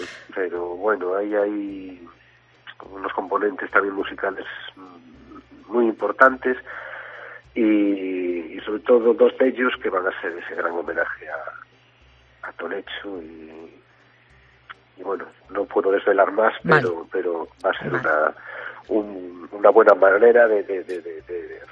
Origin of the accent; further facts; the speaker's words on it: Ferrol, Galicia, Spain; él siempre se sentía muy orgulloso de formar parte de esta gran familia que somos los de Canido